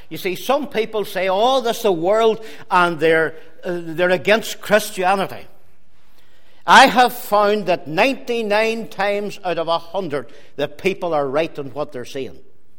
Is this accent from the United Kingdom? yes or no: yes; Omagh, Northern Ireland, United Kingdom; I would always say … from Omagh.